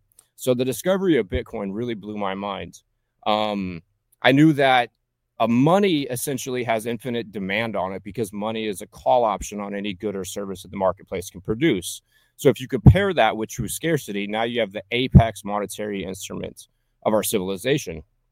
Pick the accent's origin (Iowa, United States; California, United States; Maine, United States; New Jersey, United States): California, United States; moved away as an adult; now in Northern California, United States; So I moved to Northern California in 2009. I grew up in Southern California.